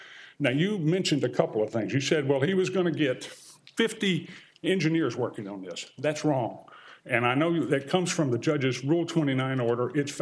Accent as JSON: {"language": "English", "town": "Bexley", "region": "Maine", "country": "United States", "said": "I'm from Bexley, Maine, and I represent the appellant in this case."}